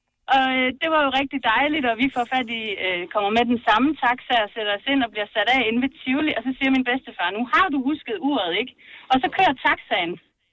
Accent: Jutland, Denmark; vi er alle sammen fra Jylland.

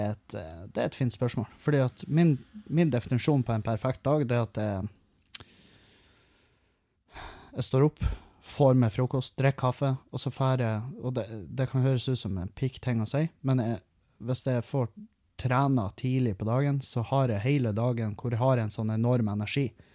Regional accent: Halsa, Møre og Romsdal, Norway; når jeg var hjemme på Halsa og opptredd foran bygda der alle kjenner meg

